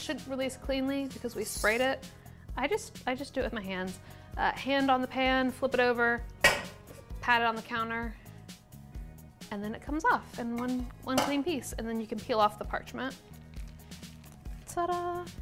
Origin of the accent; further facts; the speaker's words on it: Kentucky, United States; because I'm from Kentucky and I love buttermilk.